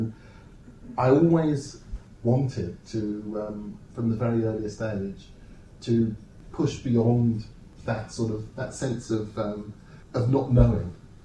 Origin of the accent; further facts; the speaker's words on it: London, United Kingdom; I grew up in London. I grew up in Tooting, actually. And my father, he was born in Ghana, and he had come to Britain in the 50s.